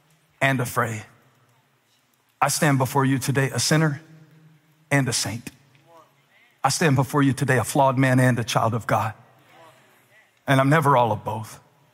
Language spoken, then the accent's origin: English; Moncks Corner, South Carolina, United States; because while I was growing up in Monk's Corner, 615 miles away in Miami.